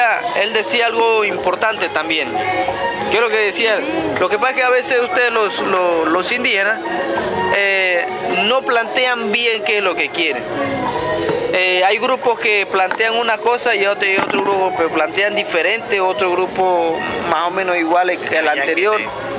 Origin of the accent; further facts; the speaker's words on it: Venezuela; yo que soy del Ventuari, a mí no me representa.